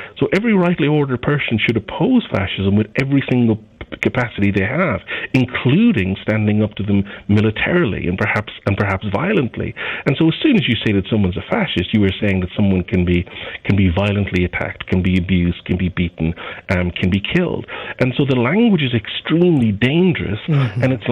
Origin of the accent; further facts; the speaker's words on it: Ireland; me as an Irish person